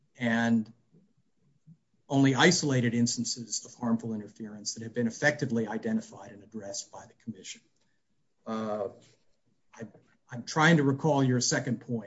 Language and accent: English; Midwest, United States; I grew up in the Midwest too.